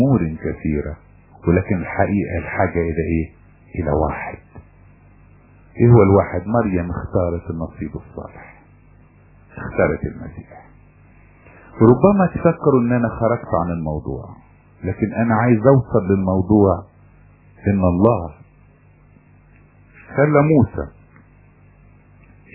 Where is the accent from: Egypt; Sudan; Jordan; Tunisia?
Egypt; Upper Egypt; عندنا في الصعيد